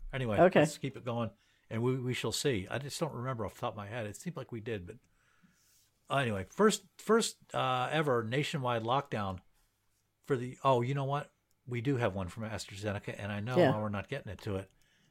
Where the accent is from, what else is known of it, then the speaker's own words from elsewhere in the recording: United States; I think it's in the cards, but I'm an American.